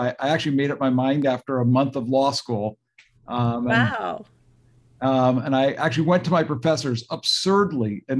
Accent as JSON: {"language": "English", "region": "California", "country": "United States", "said": "And so I did, and I'm from California, so it felt like also an opportunity to come home"}